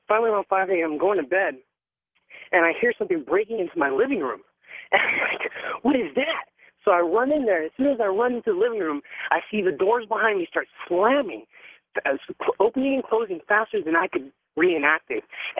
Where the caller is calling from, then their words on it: San Dimas, California, United States; I'm calling from San Dimas, actually.